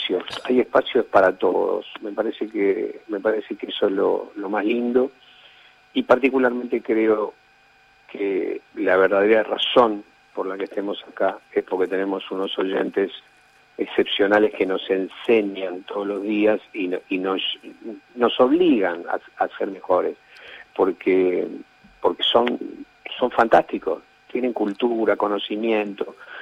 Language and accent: Spanish; Argentina; quiénes somos los argentinos, nuestra cultura, la argentinidad